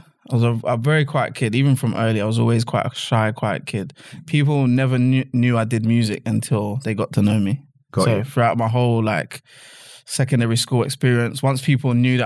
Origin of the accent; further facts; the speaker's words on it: London, United Kingdom; So I was born in North London, grew up in North London all my life. Mm-hmm. Highgate, Muswell Hill, anyone that knows North London will know.